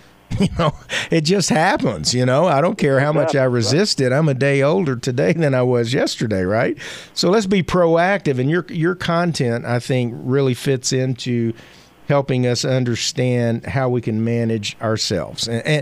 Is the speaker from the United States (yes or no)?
yes; the South, United States; Well, I was raised in the South in the 50s and 60s